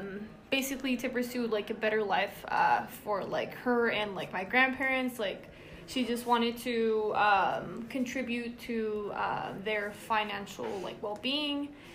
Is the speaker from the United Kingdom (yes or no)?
no; Watsonville, California, United States; born there; I was born in Watsonville, California, the beautiful Berry town. My family is from the state of Zacatecas, Mexico.